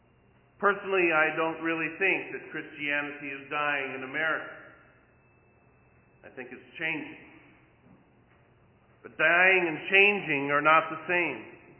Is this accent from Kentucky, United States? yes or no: no; Bayside, Wisconsin, United States; As most of you know, I grew up in Bayside in the late 50s and 60s.